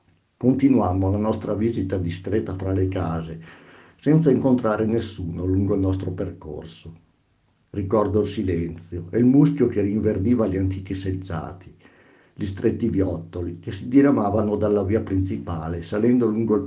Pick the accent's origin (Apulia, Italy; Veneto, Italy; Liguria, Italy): Veneto, Italy; accent: Agordino dialect; nonostante quel ladino dolomitico duro, parecchio diverso dal mio dialetto agordino, riuscii a capire quasi tutto